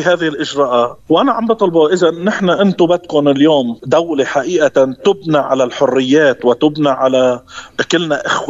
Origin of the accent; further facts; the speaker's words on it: Syria; تعال أنت مواطن سوري وأنا مواطن سوري